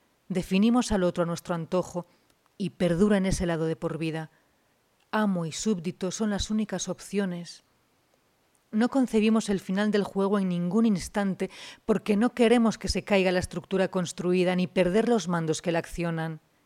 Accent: Logroño, La Rioja, Spain; born there; now in Madrid, Spain; poeta y nací en Logroño y vivo desde hace ya muchos años en Madrid, España.

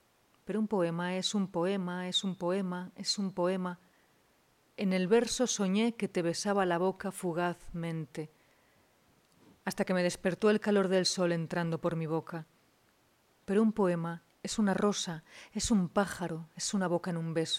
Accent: Logroño, La Rioja, Spain; born there; now in Madrid, Spain; poeta y nací en Logroño y vivo desde hace ya muchos años en Madrid, España.

